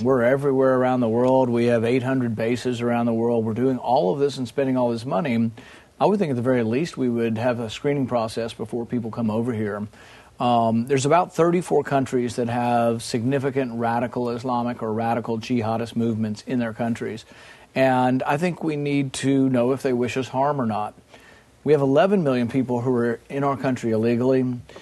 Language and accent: English; Bowling Green, Kentucky, United States; Two Iraqi refugees came to my hometown in Bowling Green, Kentucky, and tried to buy Stinger missiles.